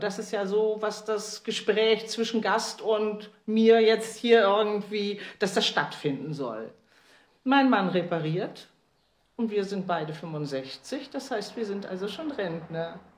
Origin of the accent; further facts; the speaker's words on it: Rostock, Mecklenburg-Vorpommern, Germany; Ich komme aus Rostock.